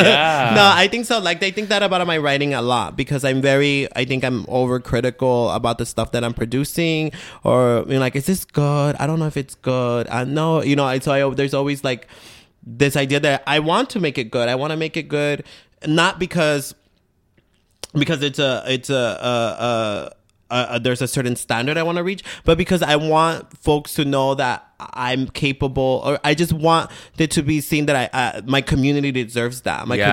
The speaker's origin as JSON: {"language": "English", "country": "United States", "tie": "born or raised there", "said": "I grew up in the United States"}